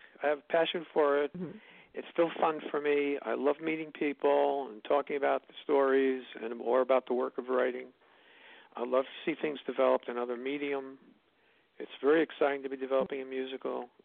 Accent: New York, United States; My family comes from Philadelphia, where they call it …, but where I grew up in New York, we're known as ….

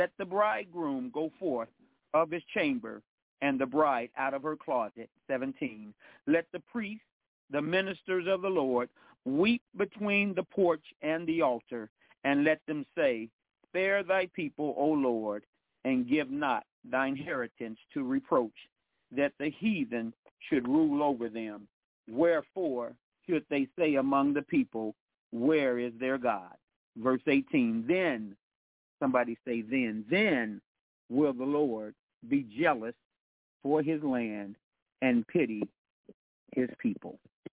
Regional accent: Midwest, United States; Growing up in the Midwest, it's always allowed me the opportunity to be a part of a great tradition.

